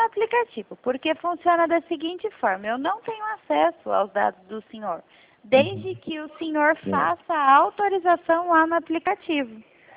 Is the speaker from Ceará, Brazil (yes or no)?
no; Mogi Guaçu, São Paulo, Brazil; Eu sou do interior de São Paulo, da cidade de Mogi Guaçu.